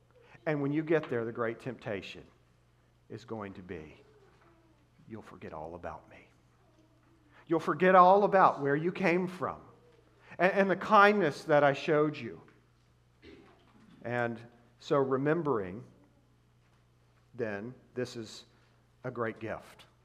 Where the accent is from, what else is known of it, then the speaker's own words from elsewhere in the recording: Denver, North Carolina, United States; In the town that I grew up in Denver, North Carolina, they had this thing called Rock Springs Campground.